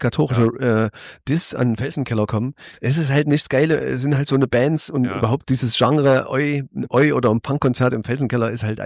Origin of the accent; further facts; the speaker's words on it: East Germany, Germany; Ich bin Ossi halt.